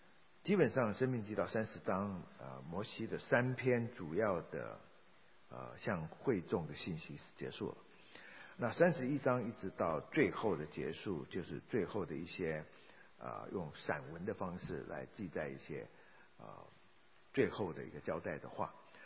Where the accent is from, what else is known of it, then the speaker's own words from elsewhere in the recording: China; 我话先说在前面，我们中国人所说的，我丑话先说在前面啊